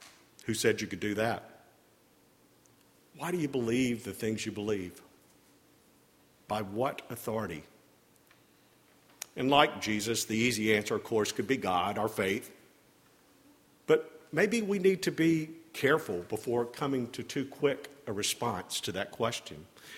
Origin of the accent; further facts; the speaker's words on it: Birmingham, Alabama, United States; I grew up in Birmingham, Alabama.